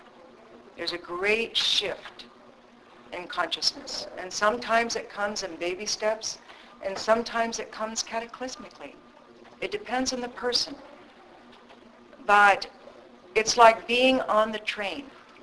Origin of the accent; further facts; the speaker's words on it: Seattle, Washington, United States; interesting experience I had was going to Seattle. That was where I was born, and going back to my my hometown and to visit the center there, the Vedanta Center.